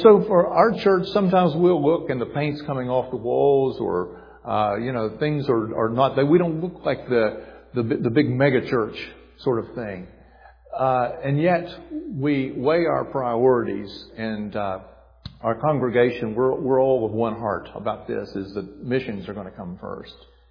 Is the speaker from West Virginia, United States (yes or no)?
yes; West Virginia, United States; When they found that I was from West Virginia, they thought I would know absolutely nothing about English, and so they put me in the Greek department.